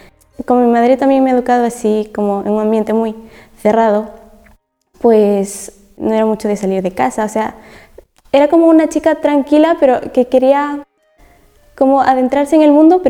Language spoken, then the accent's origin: Spanish; Peru; now in Valencia, Spain; Pues yo soy de Perú, ahora vivo en Valencia.